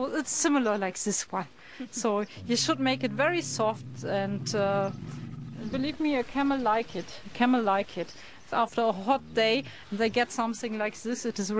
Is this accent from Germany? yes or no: yes; Germany; English is a second language; I'm from Germany. I was born in a small village and I was growing up at a farm.